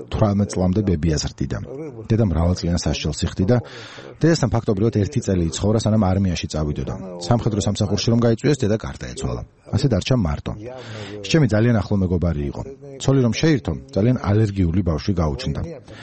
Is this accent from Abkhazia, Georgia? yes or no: yes; Sukhumi, Abkhazia, Georgia; also born or lived in Gulripshi; ძირძველი სოხუმელი ვარ. სოხუმში დავიბადე. გულრიფში უცხოვრობდი. გულრიფში შოთა რუსთაველის სახელობის სკოლა დაამთავრე.